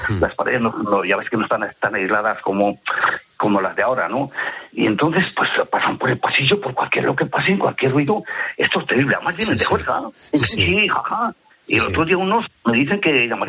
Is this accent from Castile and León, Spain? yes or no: no; Logroño, La Rioja, Spain; Ya sabes, yo soy de Logroño.